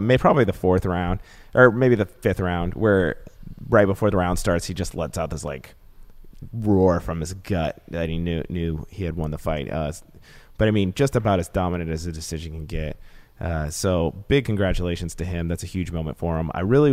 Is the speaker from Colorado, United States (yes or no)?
no; Texas, United States; See, I'm from Texas, so I can relate to that.